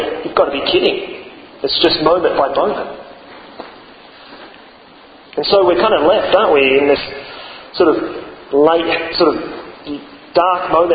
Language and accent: English; United States; As an American, in the last election, for better or for worse, I voted for Barack Obama.